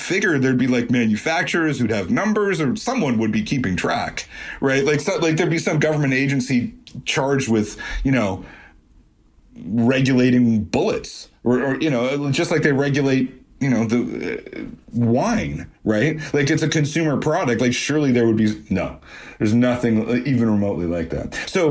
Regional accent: Canada; You know, I'm from Canada.

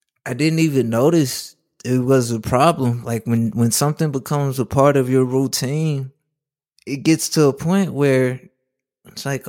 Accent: Chicago, Illinois, United States; it was always cool that … had so much love from my hometown, being from Chicago.

